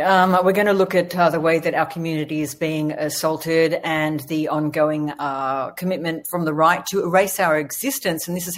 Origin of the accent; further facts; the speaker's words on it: Sydney, New South Wales, Australia; currently hosting 11 matches down under in my hometown of Sydney.